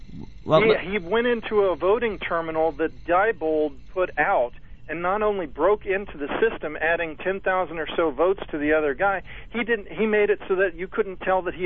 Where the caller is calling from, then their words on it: Minnesota, United States; from Minnesota.